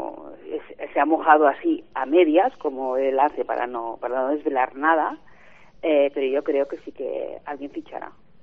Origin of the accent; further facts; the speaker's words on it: Barcelona, Catalonia, Spain; now in Molins de Rei, Spain; Yo dejé mi Sarrián querido, que yo soy de Sarriá, para venir a un lugar que pertenece a Molins de Rey, que se llama La Rierada.